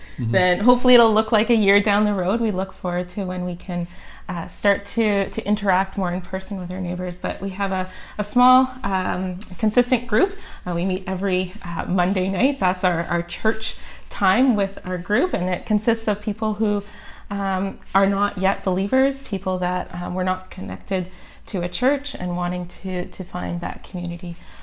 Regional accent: Abbotsford, British Columbia, Canada; now in Coquitlam, Canada; I didn't grow up in Coquitlam. I grew up in Abbotsford, about 45 minutes away, on a raspberry farm.

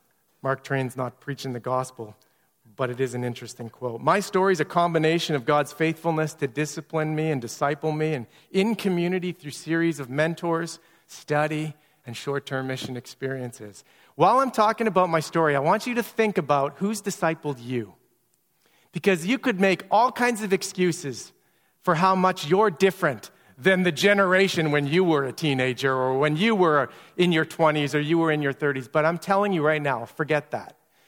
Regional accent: Niverville, Manitoba, Canada; I grew up in Niverville, Manitoba. Farming community, rural, small.

